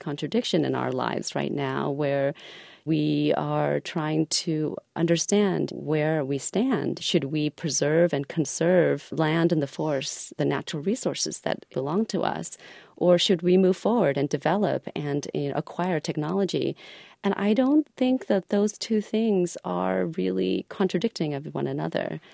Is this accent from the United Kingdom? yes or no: no; Cambodia; now in United States; Yes, I fled the Khmer Rouge. Yes, I came from Cambodia. But I've been given this opportunity in the United States to have this great education